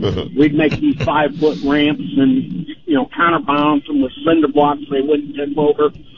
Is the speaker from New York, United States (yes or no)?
no; Ocala, Missouri, United States; I grew up in Ocala, Missouri when it was, you know, under 7,000 people